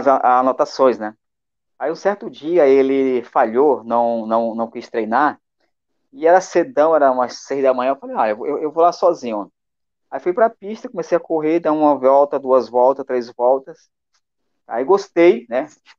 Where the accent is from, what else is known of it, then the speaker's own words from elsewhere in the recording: Fortaleza, Ceará, Brazil; eu comecei a correr com 15 anos de idade, né? Lá em Fortaleza. Sou de Fortaleza.